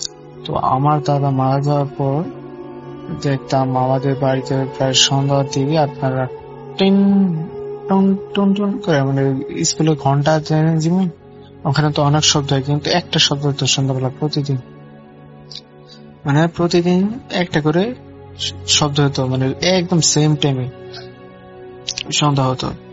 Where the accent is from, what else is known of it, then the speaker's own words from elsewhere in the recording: Chaban, Dhaka Division, Bangladesh; আমার গ্রামের নাম হলো চাবন, থানা শ্রীপুর, গাজীপুর, ঢাকা, বাংলাদেশ।